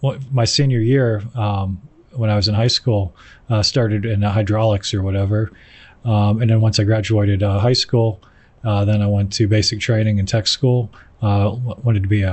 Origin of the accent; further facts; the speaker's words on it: Pennsylvania, United States; I'm from Pennsylvania.